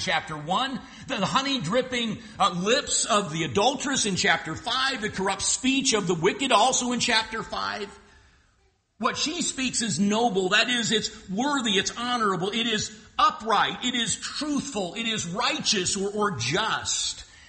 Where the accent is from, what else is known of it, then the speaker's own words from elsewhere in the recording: Florida, United States; When I grew up in Central Florida